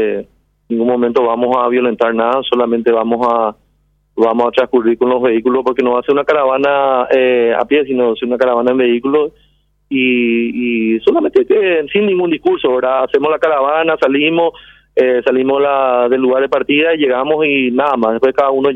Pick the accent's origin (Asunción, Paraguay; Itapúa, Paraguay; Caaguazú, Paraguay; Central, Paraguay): Central, Paraguay; nosotros somos de Central